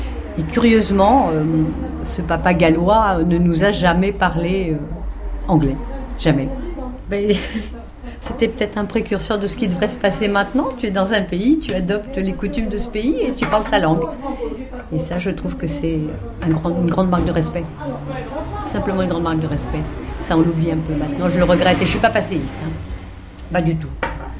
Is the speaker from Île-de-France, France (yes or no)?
yes; Île-de-France, France; now in Versailles, France; Ça fait plus de 40 ans que j'habite Versailles. Je ne suis pas versaillaise, je ne suis pas née à Versailles, je suis née à Saint-Germain-en-Laye. Mais j'ai toujours vécu dans la région parisienne, dans la banlieue ouest, et je suis à Versailles depuis 71.